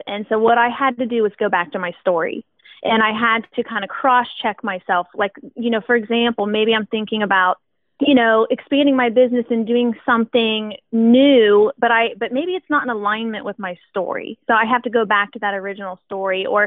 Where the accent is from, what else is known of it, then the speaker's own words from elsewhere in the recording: West Chester, Ohio, United States; we were born and raised in Westchester, Ohio, so we were making this move